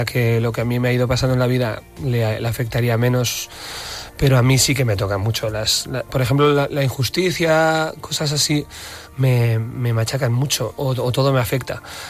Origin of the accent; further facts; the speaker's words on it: Basque Country, Spain; Yo soy vasco. Entonces, tampoco es que los norteños nos promulguemos mucho en exteriorizar emociones.